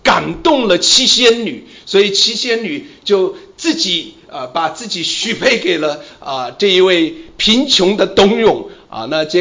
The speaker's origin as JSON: {"language": "Chinese", "town": "Xiaogan", "region": "Hubei", "country": "China", "said": "这是孝感的名字来的。所以我想如果你不想听下面的信息的话，至少你要相信我来自一个非常在乎孝敬父母的地方"}